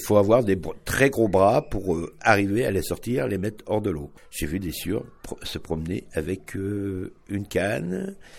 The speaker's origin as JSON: {"language": "French", "region": "Normandy", "country": "France", "tie": "born or raised there", "said": "Alors, je suis natif de Normandie et mon père était pêcheur."}